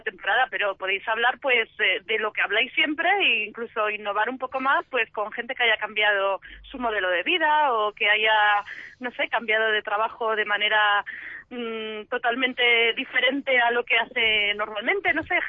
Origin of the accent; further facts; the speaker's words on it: Cantabrian coast, Spain; now in Madrid, Spain; Yo me voy de vacaciones al norte. Me voy a mi tierra, al Cantábrico.